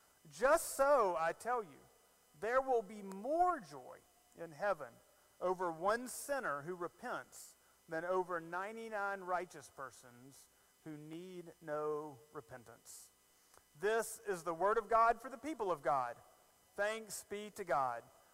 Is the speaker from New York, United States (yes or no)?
no; Alabama, United States; I'm from Alabama. That's what you call that. Some people call that a shopping cart. I call it a buggy.